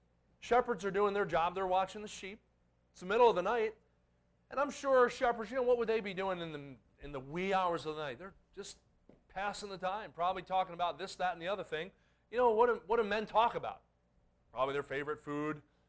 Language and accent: English; New Jersey, United States; I grew up in New Jersey, and I grew up as a Penn State football fan. Now, New Jersey, you know, that's not Pennsylvania. But we live right across from Pennsylvania